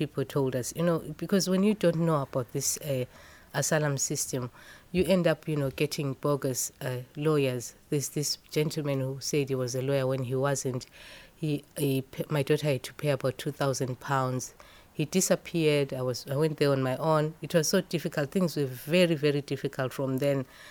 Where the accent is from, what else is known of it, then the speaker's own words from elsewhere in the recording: Zimbabwe; now in United Kingdom; I'm originally from Zimbabwe. I came to the UK.